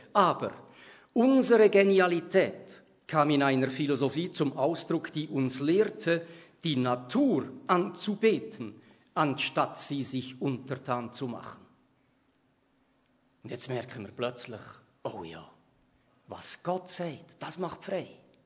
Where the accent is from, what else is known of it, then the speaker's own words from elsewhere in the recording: Allahabad, Uttar Pradesh, India; in meiner Heimatstadt Allahabad am Ufer des Yamuna-Flusses